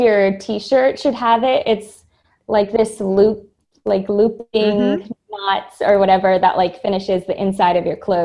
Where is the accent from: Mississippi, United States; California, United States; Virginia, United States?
Virginia, United States; Yeah, I was raised in Southern Virginia, but my father was born there.